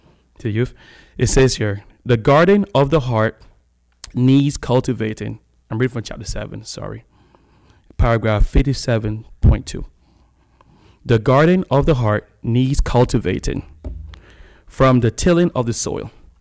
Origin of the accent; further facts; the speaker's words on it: Florida, United States; I'm from Florida. So, you know, driving down the road before I got my license plate changed, people were like, the Floridians, they're driving so slow, you know?